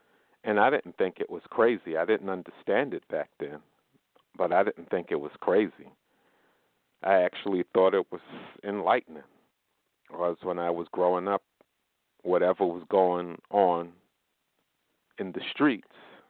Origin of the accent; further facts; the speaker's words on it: New York, United States; You know, growing up in New York, you don't want to be friends with everyone you meet